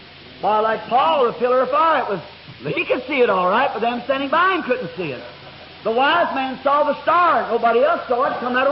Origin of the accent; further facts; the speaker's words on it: the South, United States; I'm a Southerner. I'm slow, and I just can't think of it too fast.